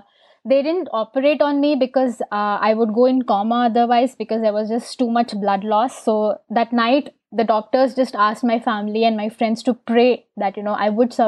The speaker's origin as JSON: {"language": "English", "town": "Bikaner", "region": "Rajasthan", "country": "India", "tie": "born or raised there", "also_born_or_lived": "Tamil Nadu", "said": "I've lived there with my family, and I was born in Tamil Nadu, but then I did my school, and most of my childhood was spent in Bikaner, Rajasthan."}